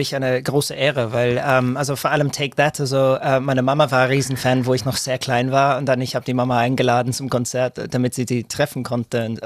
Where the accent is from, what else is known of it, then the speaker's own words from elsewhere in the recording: Stratford-upon-Avon, West Midlands, United Kingdom; born there; German is a second language; moved away; also born or lived in Vienna; Stratford-upon-Avon, genau in der Mitte.